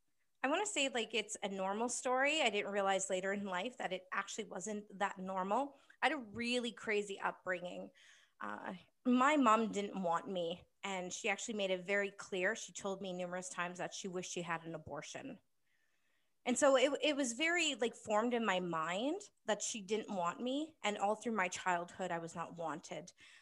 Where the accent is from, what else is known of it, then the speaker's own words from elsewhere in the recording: Manitoba, Canada; I'm from Canada, Manitoba, Canada.